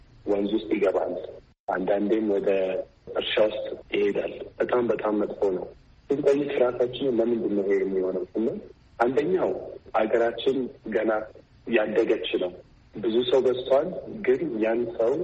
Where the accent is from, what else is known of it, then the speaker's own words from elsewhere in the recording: Addis Ababa, Ethiopia; እኔ ያደግኩት አዲስ አበባ ነው።